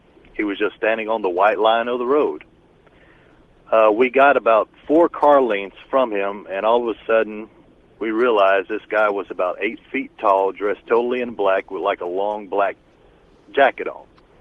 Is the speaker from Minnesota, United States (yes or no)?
no; Louisiana, United States; I'm originally from Louisiana. We were driving from Baton Rouge, Louisiana, to Chattanooga, Tennessee.